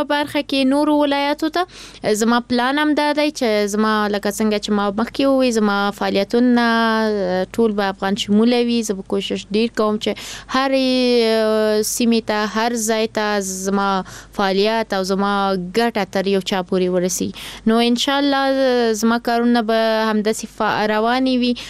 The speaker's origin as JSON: {"language": "Pashto", "region": "Kabul", "country": "Afghanistan", "tie": "born there", "said": "زه په کابل کې زیږیدلی یم"}